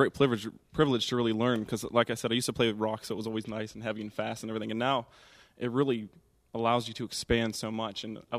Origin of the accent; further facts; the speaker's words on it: Katanning, Western Australia, Australia; I'm from Katanning